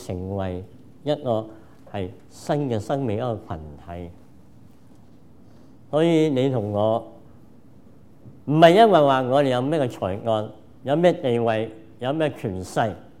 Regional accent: Hong Kong; now in Canada; 我哋無論係我哋嚟自香港嘅移民，我哋今日喺加拿大呢個地方

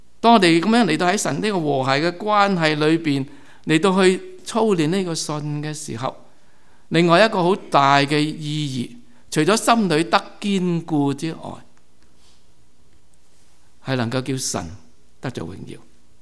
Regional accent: Guangdong, China; 我们广东人讲这个算字很有味道的

